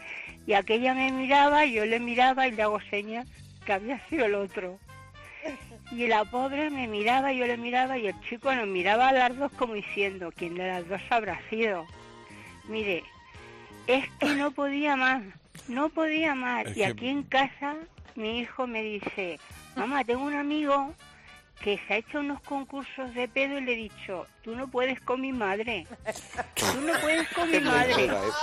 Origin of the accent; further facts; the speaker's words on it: Valencia, Valencian Community, Spain; El récord lo tengo yo, que soy de Valencia.